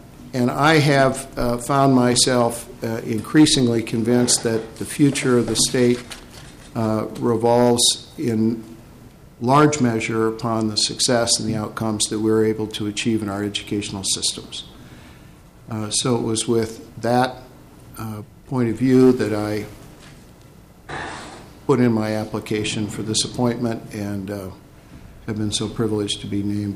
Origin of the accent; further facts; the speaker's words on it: Minnesota, United States; also born or lived in New York / Boston / Denver / Arizona; I was born here in Minnesota. Raised, went to high school here, went east for college and graduate school, lived in New York, Boston, Denver, and Arizona over my career, but returned here about 25 years ago